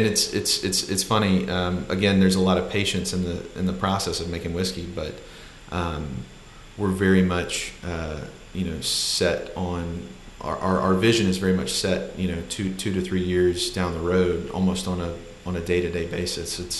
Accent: Memphis, Tennessee, United States; also born or lived in Knoxville; So I'm from Memphis, Tennessee.

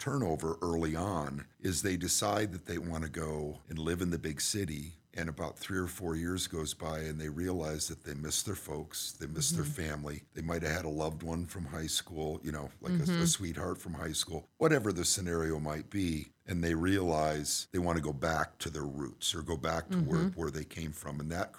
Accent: Wisconsin, United States; moved away as an adult; When I got out of college, I moved to the big city from Wisconsin and end up moving to the East Coast.

